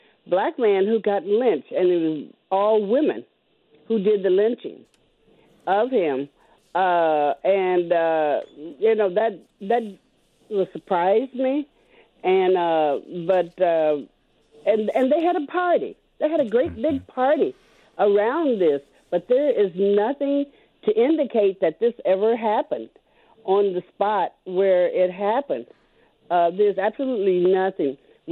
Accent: Ohio, United States; and I didn't grow up in the South. I grew up in Ohio

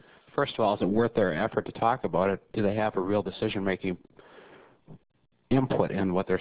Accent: Glenwood, Minnesota, United States; Yes, this is … I'm from Glenwood, Minnesota.

